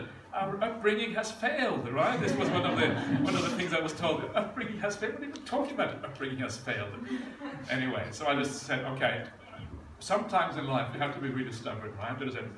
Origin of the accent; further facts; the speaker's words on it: Norway; I grew up in Norway, right?